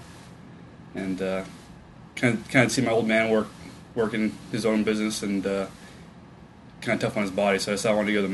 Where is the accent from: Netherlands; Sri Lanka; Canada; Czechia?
Canada; Calgary, Alberta; now in United States; Well, I'm originally from Calgary, Alberta.